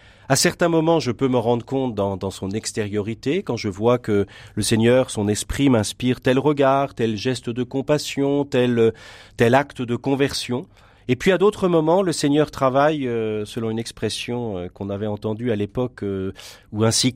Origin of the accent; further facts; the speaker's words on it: Bourgogne-Franche-Comté, France; Alors, je suis jurassien par certains aspects, pas loin de Poligny dans le Jura